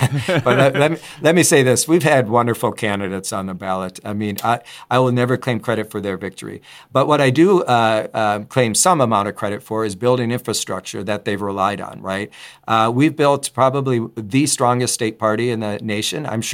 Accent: Minnesota, United States; because I'm from Minnesota

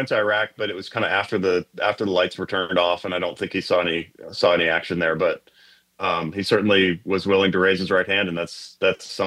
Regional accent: Minot, North Dakota, United States; So I grew up in Minot, North Dakota, which is a tiny little city. It's not tiny, about 40,000 people, north central North Dakota. Grew up there.

